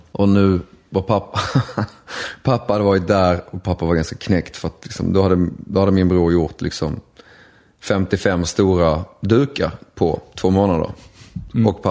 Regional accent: Malmö, Skåne, Sweden; Jag har faktiskt varit hemma i Malmö i helgen och hälsat på.

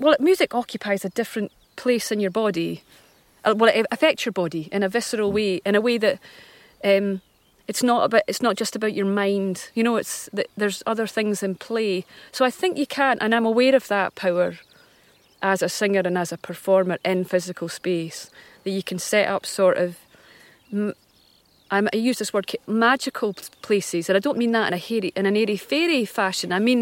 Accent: Scotland, United Kingdom; there's something about the fact of that that pains me as a Scottish person

